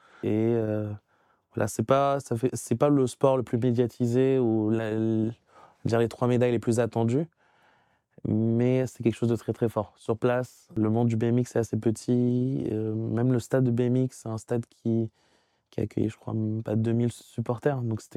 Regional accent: Paris, Île-de-France, France; je suis parisien, donc ça, c'était plutôt facile.

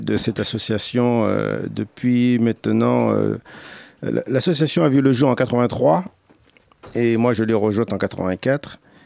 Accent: Sarcelles, Île-de-France, France; Alors moi, j'ai grandi ici en France, à Sarcelles. Il faut savoir que je suis arrivé en France en 59, j'avais 4 ans, et je suis arrivé à Sarcelles, et jusqu'à aujourd'hui, je vis toujours à Sarcelles.

